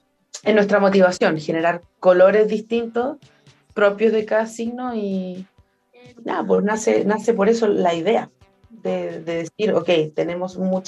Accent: Machalí, O'Higgins, Chile; también de Machalí, que es de donde yo vengo.

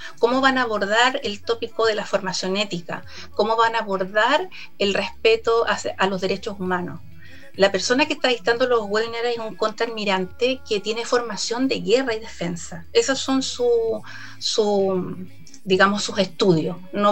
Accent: Concepción, Biobío, Chile; yo soy de Concepción

